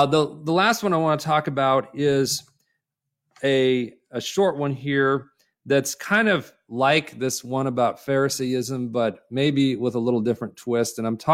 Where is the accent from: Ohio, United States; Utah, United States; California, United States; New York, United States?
California, United States; Upland; You may know about Upland, California, or the Ontario Airport that's right near there. And I grew up in Upland.